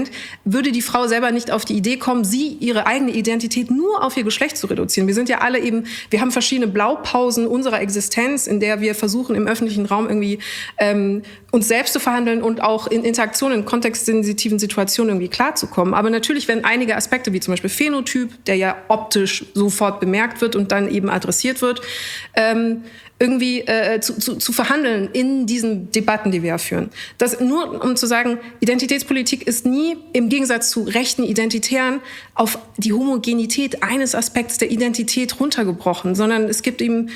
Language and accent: German; Munich, Bavaria, Germany; Und ich antworte München und eher mit der Folgefrage, woher kommst du wirklich?